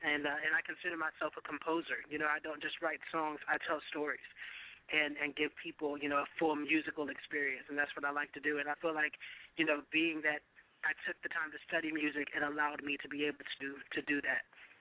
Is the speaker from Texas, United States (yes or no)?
yes; Houston, Texas, United States; Oh, yeah, I'm from Houston, Texas. That's where I perform and do all of my music.